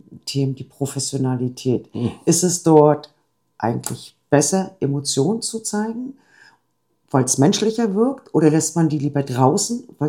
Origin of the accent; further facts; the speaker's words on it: Greifswald, Mecklenburg-Vorpommern, Germany; ich komme ja nur aus Greifswald